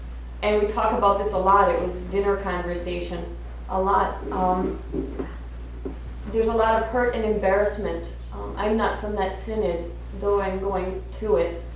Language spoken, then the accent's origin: English; Pennsylvania, United States; I am from Pennsylvania, and I've spent the last couple of years in seminary in Gettysburg